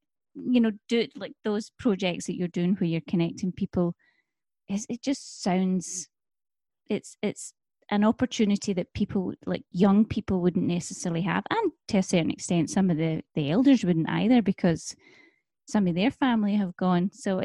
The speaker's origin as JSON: {"language": "English", "region": "Scotland", "country": "United Kingdom", "tie": "born or raised there", "lives_now": "United States", "said": "Like my hometown in Scotland, my sisters are all, you know, within miles of each other, and they see my parents all the time. You know, it's a very small place"}